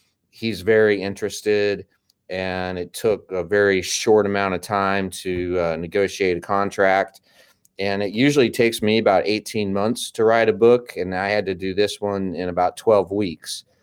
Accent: Lincoln, Nebraska, United States; And by the way, Jason, I'm from Lincoln, Nebraska

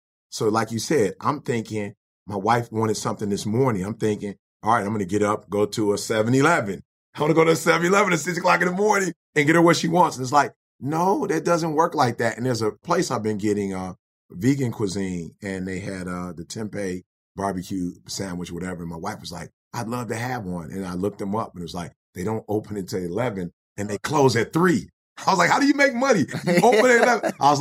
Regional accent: Detroit, Michigan, United States; I said, Detroit. Hey, I'm from Detroit. And then pull out my license. Like, no, literally, I'm from Detroit.

